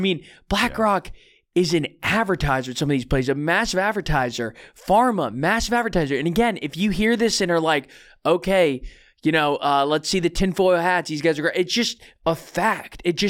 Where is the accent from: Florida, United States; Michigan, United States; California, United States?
Florida, United States; Tallahassee; born there; also born or lived in Western Pennsylvania / Washington, D.C. suburbs; I was born in Tallahassee, Florida. Shout out Panhandle. Lived in Western Pennsylvania. Have lived in the swamp in the D.C. suburbs as well.